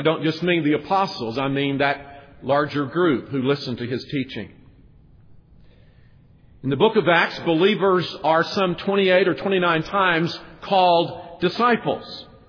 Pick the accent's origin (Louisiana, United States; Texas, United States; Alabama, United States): Alabama, United States; And I was from Alabama and he was from New York.